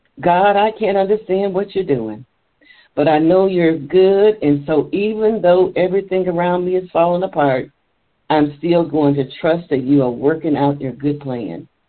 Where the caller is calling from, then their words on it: Maple Heights, Ohio, United States; I'm joining you from Maple Heights